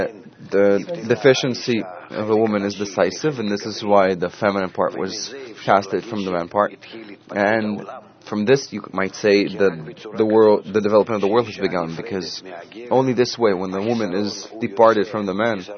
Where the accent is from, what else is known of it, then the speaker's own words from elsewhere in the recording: Barcelona, Catalonia, Spain; English is a second language; I'm from Barcelona.